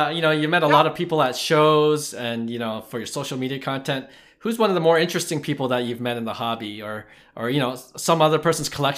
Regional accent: Canada; Cause I don't really collect hockey cards either, being a Canadian.

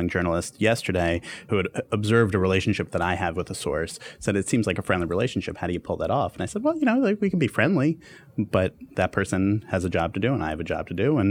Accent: United States; not just because I am a professional journalist, yeah. but as an American, right?

